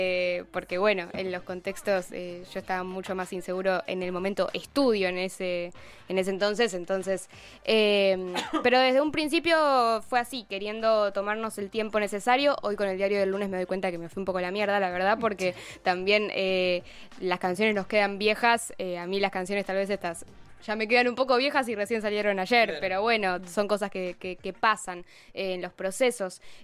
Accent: Mar del Plata, Buenos Aires Province, Argentina; Yo incluso vivía todavía en Mar del Plata. Yo soy de Mar del, viví unos 3 años en Capital y hace un año que estoy acá.

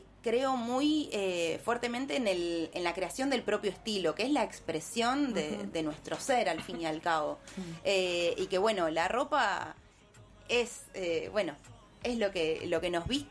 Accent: La Plata, Buenos Aires Province, Argentina; soy muy, muy platense, paisana, de salir de La Plata me cuesta mucho.

